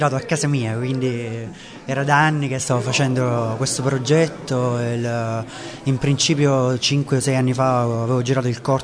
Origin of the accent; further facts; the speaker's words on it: Lecce, Apulia, Italy; born there; per me, che sono nato a Lecce, magari non in provincia di Lecce, erano un po' lontane, perché per chi come me è nato a Lecce